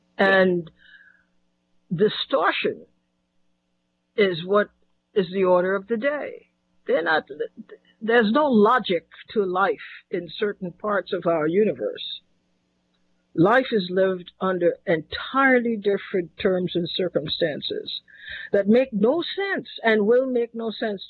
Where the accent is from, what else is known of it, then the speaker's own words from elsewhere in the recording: Trinidad & Tobago; born there; I was born in Trinidad.